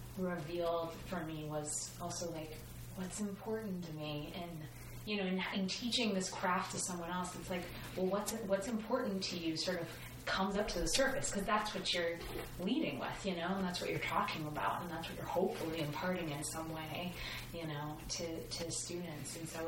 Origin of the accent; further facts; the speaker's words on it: Chicago, Illinois, United States; now in Austin, United States; I grew up in Chicago.